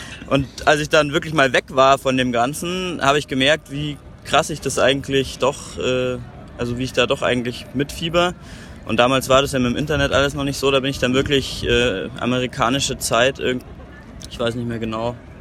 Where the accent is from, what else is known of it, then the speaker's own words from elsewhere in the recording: Munich, Bavaria, Germany; ich komme hier aus München, bin 27, momentan noch Student.